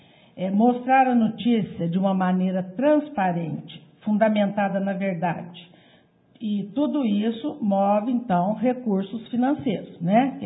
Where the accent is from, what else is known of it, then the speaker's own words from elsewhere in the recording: Guaxupé, Minas Gerais, Brazil; Eu sou daqui, nasci em Guaxupé, fui criada aqui, aqui sempre trabalhei até aposentar.